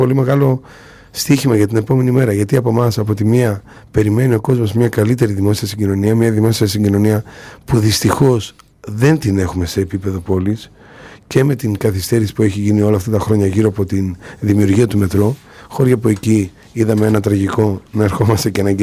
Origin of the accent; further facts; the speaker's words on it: Macedonia, Greece; Πολύ πιθανόν να δυσκολευόμαστε να πούμε ότι είμαστε Μακεδόνες.